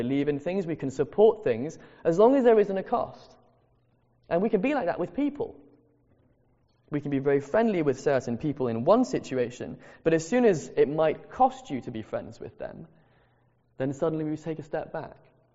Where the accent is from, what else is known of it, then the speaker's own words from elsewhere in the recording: Madagascar; when I was growing up in Madagascar, there was a time when we were threatened by a gang that was in the area